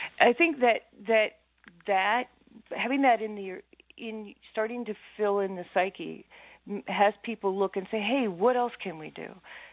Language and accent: English; Maquoketa, Iowa, United States; I really saw that was what I didn't have when I was growing up in Maquoketa, that you could actually grow up and be an artist.